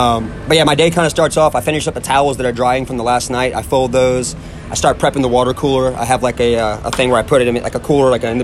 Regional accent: New Orleans, Louisiana, United States; I'm from New Orleans, so not too far away.

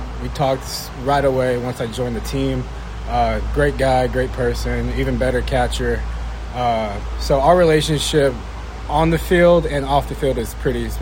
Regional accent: Corpus Christi, Texas, United States; I'm born and raised in Corpus, so it's only 2 hours away.

